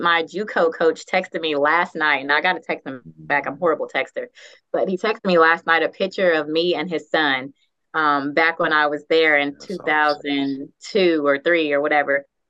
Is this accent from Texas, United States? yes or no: yes; Houston, Texas, United States; I'm from Houston, Texas. I've never seen snow before.